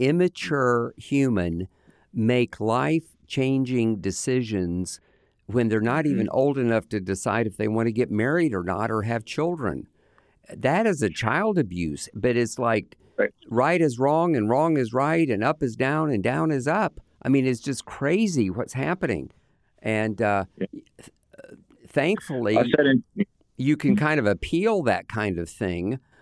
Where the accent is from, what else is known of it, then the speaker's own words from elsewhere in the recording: Lakeland, Florida, United States; but I grew up in Lakeland, which is not too far from you. And my father was a professor at Southeastern University.